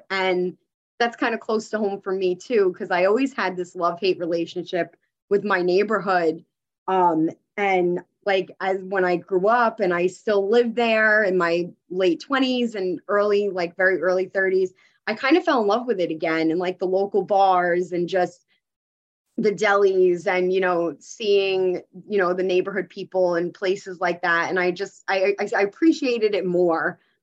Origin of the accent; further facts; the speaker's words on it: Queens, New York, United States; But I'm originally from Queens. So yeah. I'm originally from the city. And I was born and raised there and grew up there my whole life.